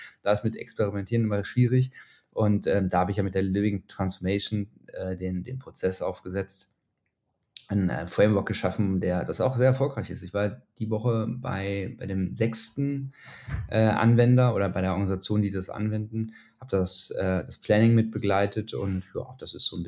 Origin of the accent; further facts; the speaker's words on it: Düsseldorf, North Rhine-Westphalia, Germany; ansonsten, wie gesagt, komme ich aus Düsseldorf